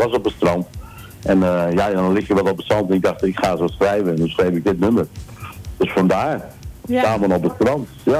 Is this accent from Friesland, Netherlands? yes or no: yes; Friesland, Netherlands; En ik kom uit Friesland dus.